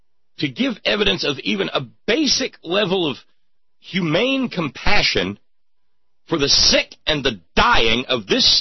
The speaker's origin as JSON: {"language": "English", "region": "West Virginia", "country": "United States", "said": "motivate me as an American and as a West Virginian."}